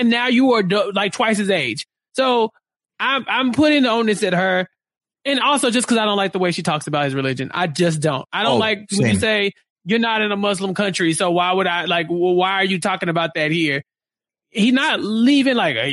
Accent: Texas, United States; You know, I'm proud Texan.

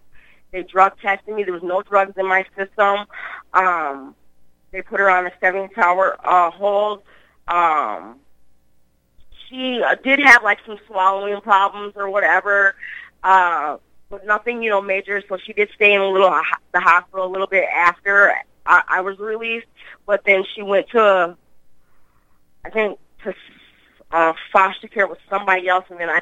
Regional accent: Litchfield, Minnesota, United States; now in Minneapolis, United States; All right, so basically my story, I grew up in Litchfield, Minnesota, a city called Litchfield, Minnesota.

